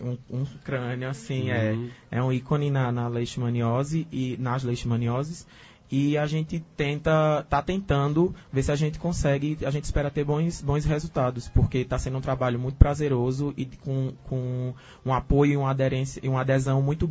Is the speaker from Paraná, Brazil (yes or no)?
no; Carnaíba, Pernambuco, Brazil; por ser filho da terra, sou de Carnaíba.